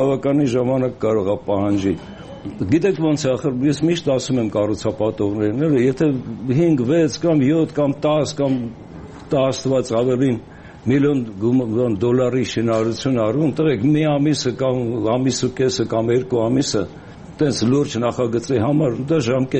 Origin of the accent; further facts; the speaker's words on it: Yerevan, Armenia; որպես Երևանցի